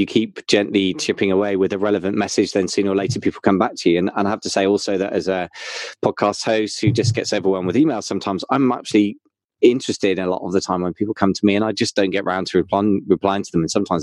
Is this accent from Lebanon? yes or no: no; United Kingdom; I'm as a Brit, it's a bit different